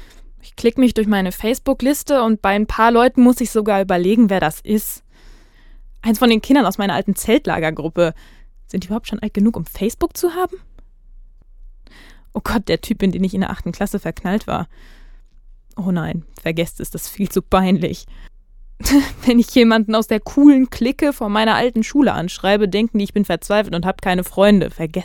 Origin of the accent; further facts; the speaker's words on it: Geseke, North Rhine-Westphalia, Germany; Und wir treffen uns in der Eisdiele am Markt in meiner Heimatstadt Geseke. Fast an der Grenze zum Sauerland.